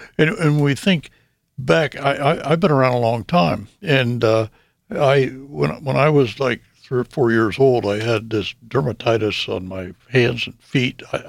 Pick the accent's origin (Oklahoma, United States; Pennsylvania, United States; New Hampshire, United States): Pennsylvania, United States; Indiana; Tiffany went to IUP for her nursing. That's my hometown, Christmas Tree Capital of the World.